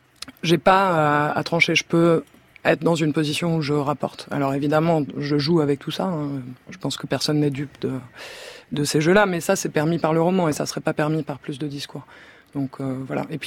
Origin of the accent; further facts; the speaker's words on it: France; moi je suis française, j'ai 32 ans